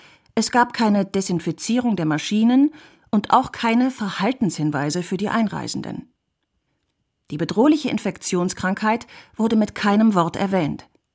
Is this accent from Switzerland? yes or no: yes; Switzerland; In der Schweiz, wo ich herkomme, ist hingegen jegliche Weiterfahrt bei Rot streng verboten.